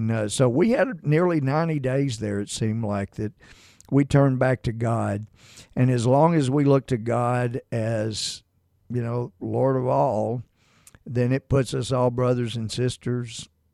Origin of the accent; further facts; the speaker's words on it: Texas, United States; And I know in my hometown here in East Texas, we gathered around.